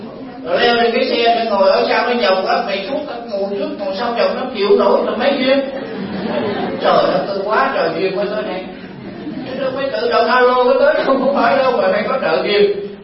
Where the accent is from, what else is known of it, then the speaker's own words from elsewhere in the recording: Southern Vietnam, Vietnam; tôi là dân Nam Bộ nhưng mà học ở ngoài miền Trung, rồi sống làm việc ở miền Trung